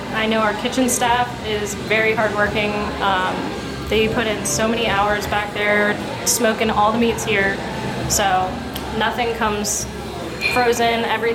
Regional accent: Newark, Delaware, United States; I'm originally from Newark, Delaware, but I moved down here after college.

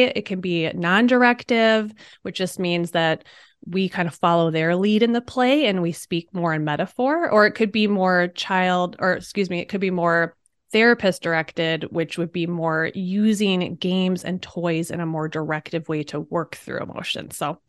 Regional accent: Wisconsin, United States; And I have been in Minnesota probably, 15 years. I came from Wisconsin. So I've basically been a Midwest girl my whole life.

